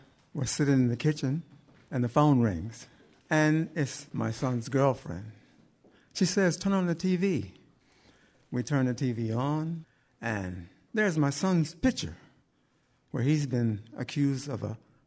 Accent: Delaware, United States; Now, we're from Delaware.

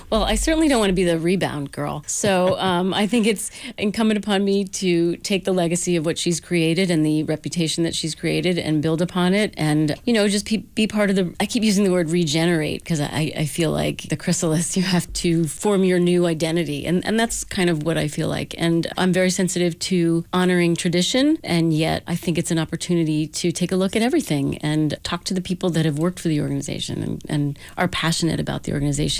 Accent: New Jersey, United States; moved away; I wanted to come back east where my roots are. I grew up in New Jersey

